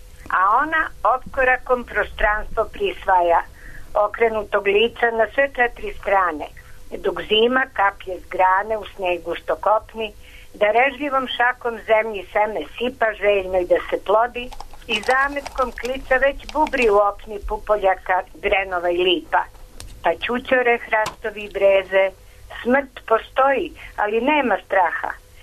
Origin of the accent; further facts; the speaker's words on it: Belgrade, Serbia; ja sam iz Beograda